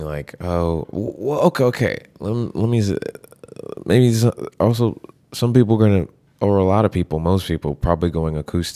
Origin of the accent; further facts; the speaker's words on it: New York City, New York, United States; I look at what I do as part of being a New Yorker, an artist that's from New York, and part of contributing to the New Yorkiness of New York.